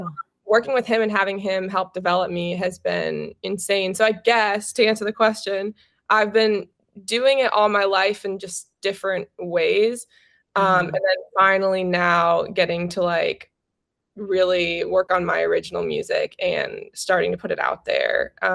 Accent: Midwest, United States; because I'm from the Midwest, and I'm maybe you feel the same because you're from the East Coast. I love thunderstorms

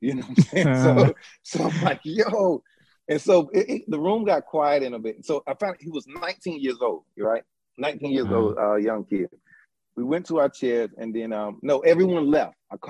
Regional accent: Asheville, North Carolina, United States; I'm born and raised in Asheville, and I've been exposed to racism.

